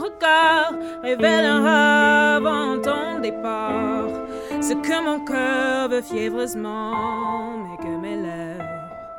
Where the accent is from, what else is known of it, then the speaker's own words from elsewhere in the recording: Edmonton, Alberta, Canada; French is a second language; je suis techniquement une francophile. Moi, je suis une Canadienne de première génération. Mes parents sont venus ici à Edmonton il y a environ 35 ans. Ma famille vient du Jamaïque et Guyane.